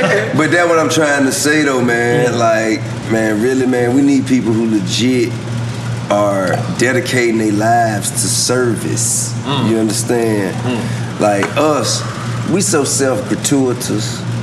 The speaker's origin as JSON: {"language": "English", "region": "Georgia", "country": "United States", "said": "Like, I'm a felon, but I'm from Georgia."}